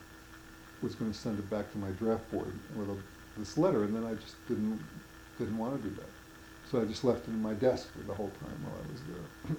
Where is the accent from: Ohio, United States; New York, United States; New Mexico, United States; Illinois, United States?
New York, United States; New York City; I grew up in New York City, and I never met a farm boy.